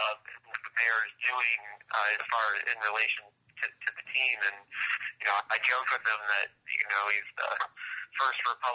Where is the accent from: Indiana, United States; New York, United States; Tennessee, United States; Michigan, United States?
Indiana, United States; also a Hoosier native, by the way. We're both from Indiana.